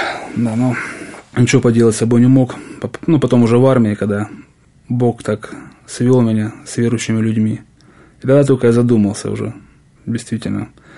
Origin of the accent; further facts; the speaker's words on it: Rostov-on-Don, Rostov Oblast, Russia; Я сам из Ростова, да, кстати.